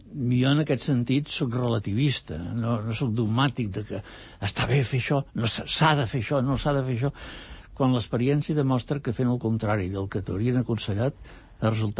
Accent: Barcelona, Catalonia, Spain; jo sóc un barceloní acabat de generacions, i barceloní consumit, i per mi el camp és l'estranger.

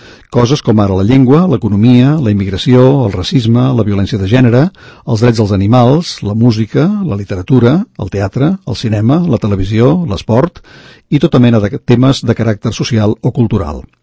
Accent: Catalonia, Spain; Com a català no puc parlar bé d'un partit que no li tremola el pols

